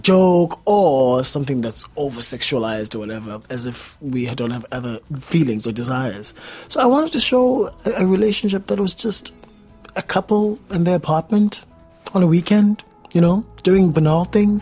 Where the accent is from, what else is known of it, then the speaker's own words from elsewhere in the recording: South Africa; So when I grew up in South Africa, I knew that when I was in a certain space that I had to hide my sexuality.